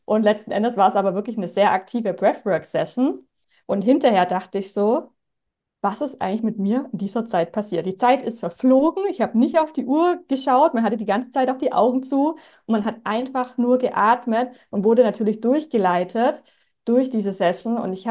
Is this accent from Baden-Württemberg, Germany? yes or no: yes; Stuttgart, Baden-Württemberg, Germany; Ich komme aus dem Schwabenland, aus Stuttgart und bin Atemtrainerin, auch Breathwork-Trainerin.